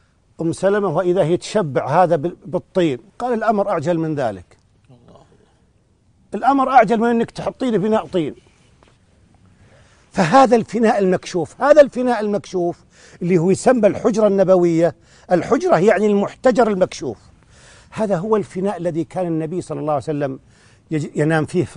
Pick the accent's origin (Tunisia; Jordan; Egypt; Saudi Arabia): Saudi Arabia; Najd; وهي اللي نسميها عندنا في نجد حجيرة،